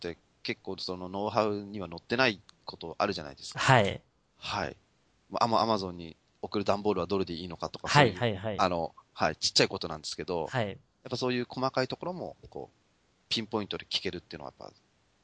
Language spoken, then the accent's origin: Japanese; Nagoya, Aichi, Japan; moved away as an adult; now in Shizuoka, Japan; 大学まで名古屋にいたんで、